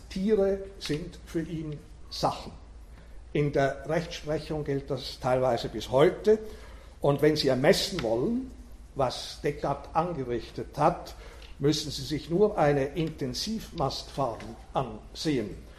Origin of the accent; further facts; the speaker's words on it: Switzerland; Als Schweizer